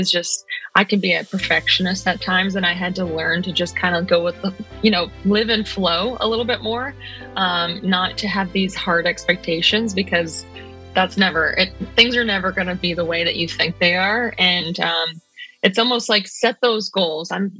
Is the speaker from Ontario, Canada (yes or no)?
yes; Ontario, Canada; I'm from Ontario, Canada.